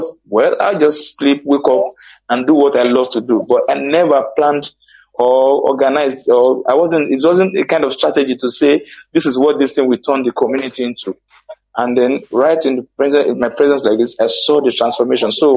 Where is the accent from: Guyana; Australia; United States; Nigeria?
Nigeria; So the traditional one I got from Umuahron, my hometown.